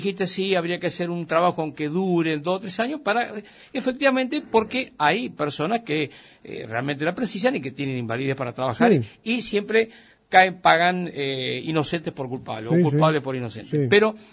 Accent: Argentina; lo que más duele como argentinos? Es que esto es normal. Ya, esto es la normalidad de nuestro país.

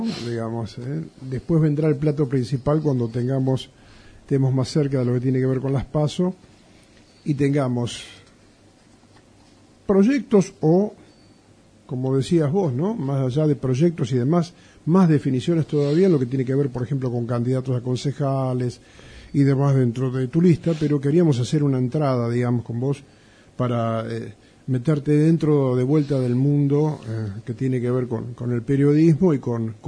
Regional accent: Argentina; somos los ciudadanos argentinos que estamos...

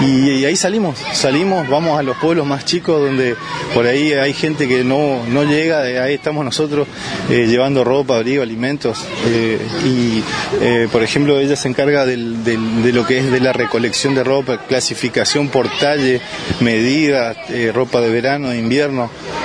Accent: Argentina; Que nosotros somos argentinos y en Alemania se hacía un homenaje y nosotros nada.

